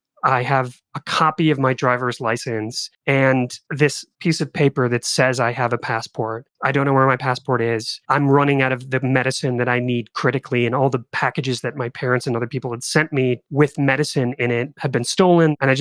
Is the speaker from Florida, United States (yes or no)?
no; Marshfield, Wisconsin, United States; So I came from Marshfield. There's a great clinic there. It's pretty agrarian, pretty slow.